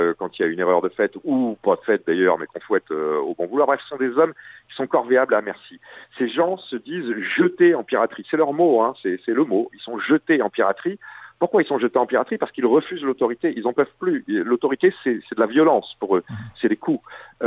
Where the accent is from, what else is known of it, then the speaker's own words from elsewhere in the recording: Carnac, Brittany, France; c'est chez moi à Carnac